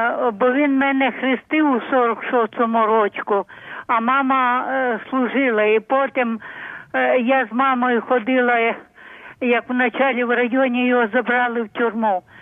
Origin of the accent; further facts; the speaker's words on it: Zhytomyr Oblast, Ukraine; я з Житомирської області